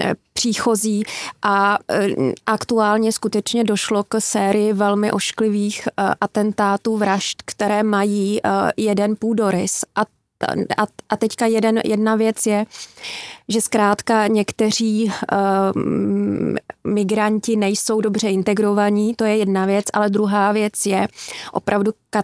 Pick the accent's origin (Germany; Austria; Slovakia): Austria; vyrůstala jsem v Rakousku